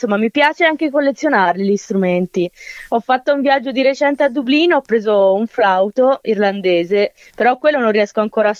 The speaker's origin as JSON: {"language": "Italian", "town": "Lido di Camaiore", "region": "Tuscany", "country": "Italy", "said": "Io vengo dalla Toscana, dal Lido di Camaiore."}